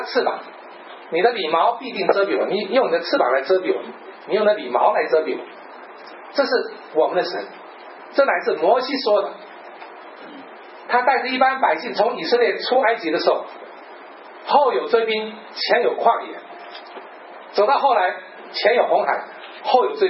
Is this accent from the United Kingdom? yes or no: no; Taiwan; now in Canada; 所以我自己呢，来加拿大的时候是1977年，到现在这么多年了，跑到美国去。你要给我美国护照，我是台湾人，到中国可以拿台胞证。